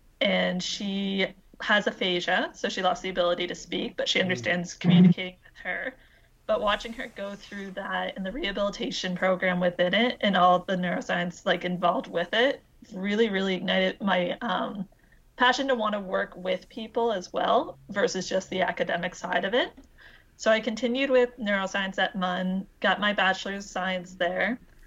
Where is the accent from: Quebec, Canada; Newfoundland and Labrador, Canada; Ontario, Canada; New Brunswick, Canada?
New Brunswick, Canada; Fredericton; I decided I did not want to stay in my hometown. I'm from New Brunswick, and I was like, nope, I want to go. And my parents pretty much said, from Fredericton, yeah.